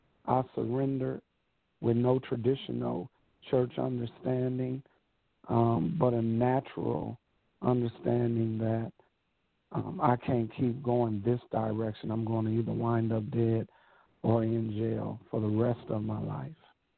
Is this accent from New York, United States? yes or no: yes; Buffalo, New York, United States; I grew up in the Fruit Belt area is what is called of Buffalo, New York, which was heavily populated with someone called gang life.